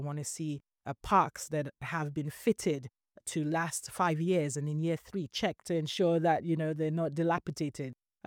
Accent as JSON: {"language": "English", "country": "Nigeria", "tie": "born or raised there", "also_born_or_lived": "United Kingdom", "lives_now": "United States", "said": "I remember growing up in Nigeria and being in the UK"}